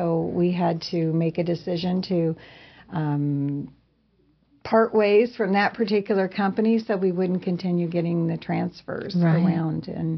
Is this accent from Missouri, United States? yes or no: yes; St. Louis, Missouri, United States; moved away as an adult; I'm not. Actually, I'm from St. Louis.